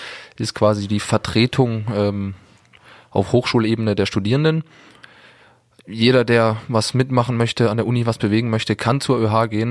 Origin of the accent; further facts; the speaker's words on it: Germany; Als Deutscher, ich komme hier nach Kärnten